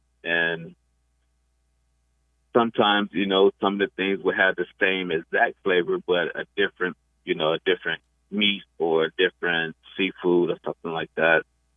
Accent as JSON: {"language": "English", "town": "Nantucket", "region": "Massachusetts", "country": "United States", "tie": "born or raised there", "said": "I grew up in Massachusetts off the coast of Cape Cod. There's a small island called Nantucket Island."}